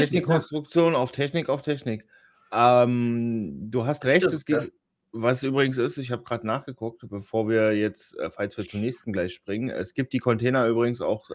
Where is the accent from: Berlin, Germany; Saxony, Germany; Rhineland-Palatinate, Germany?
Berlin, Germany; als Berliner